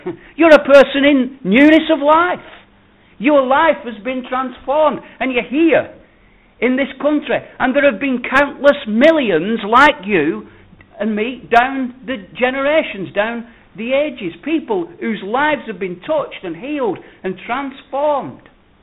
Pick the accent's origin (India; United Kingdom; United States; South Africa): United Kingdom; England; Say this, not with any degree of pride, because I'm English